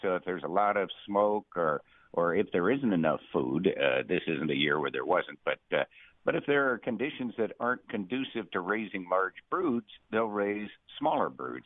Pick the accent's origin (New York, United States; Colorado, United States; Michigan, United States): Colorado, United States; Denver; And so this is where we grew up. We grew up in Southwest Denver. We went to Lincoln High School, and this has been our home.